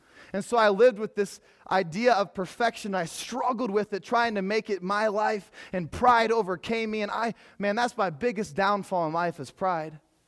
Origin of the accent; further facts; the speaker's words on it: Pella, Iowa, United States; I was raised in the Christian Reformed Church in Pella, Iowa.